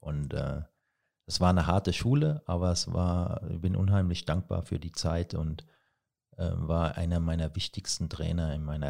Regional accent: Rhineland-Palatinate, Germany; ich bin Pfälzer und aus meiner Region, da gab es damals auch nur den FCK und da war ich natürlich als kleiner Bub schwer begeistert

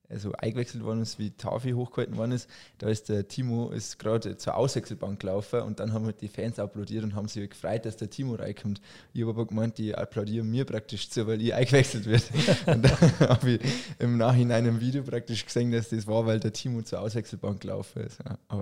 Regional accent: Kirchdorf am Inn, Bavaria, Germany; also ich bin in Kirchdorf am Inn bin ich aufgewachsen

